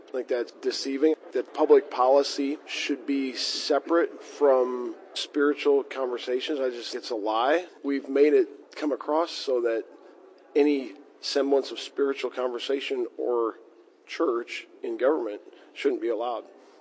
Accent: Cedar Falls, Iowa, United States; I'm from Cedar Falls. Came down here to just hear some good speakers and be encouraged.

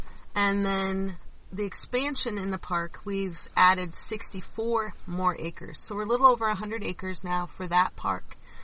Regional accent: Des Moines, Iowa, United States; I grew up in Des Moines, but I really grew up running around the Sheraton River in southern Iowa.

